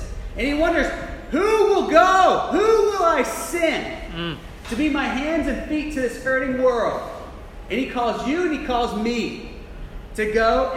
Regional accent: Colorado, United States; And I'm from Colorado.

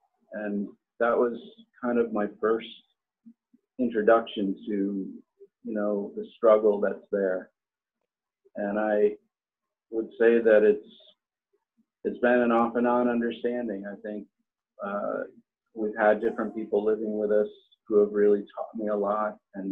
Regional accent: Milwaukee, Wisconsin, United States; I grew up in Wisconsin, in Milwaukee. Very white neighborhood, not very much exposure to other races until about seventh grade.

